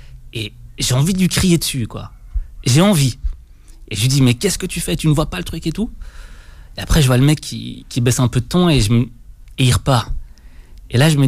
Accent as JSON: {"language": "French", "country": "Belgium", "said": "l'équivalent du bac en Belgique, parce que je suis de Belgique"}